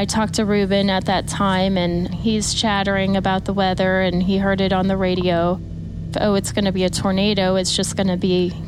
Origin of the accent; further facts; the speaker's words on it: Kansas City, Missouri, United States; I'm from Kansas City, Missouri.